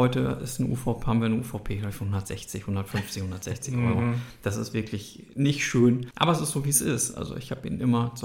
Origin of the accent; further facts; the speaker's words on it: Münster, North Rhine-Westphalia, Germany; Ich komme eigentlich aus Münster